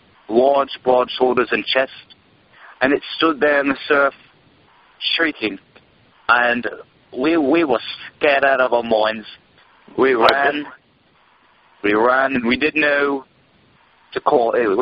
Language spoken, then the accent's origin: English; Bradford, Yorkshire and the Humber, United Kingdom; I'm from Bradford, England, and I'm having a great time in the States.